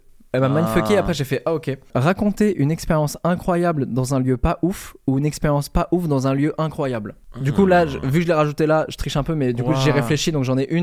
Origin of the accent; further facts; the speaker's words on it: Normandy, France; moi, tu vois, je viens de Normandie et j'ai vécu toute ma scolarité avec des anciens déportés